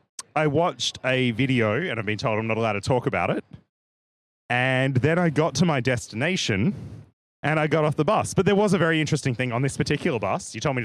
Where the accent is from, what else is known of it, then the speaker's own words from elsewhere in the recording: Australia; And as an Australian, I can say that coal is good for humanity.